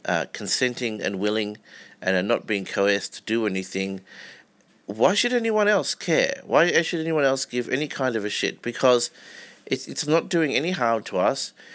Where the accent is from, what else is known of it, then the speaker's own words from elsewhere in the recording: Australia; As an Australian white heterosexual male